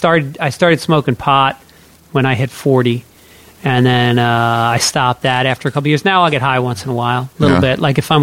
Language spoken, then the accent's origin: English; Tarrytown, New York, United States; I grew up in Tarrytown, there were these, it was a really fucked up town.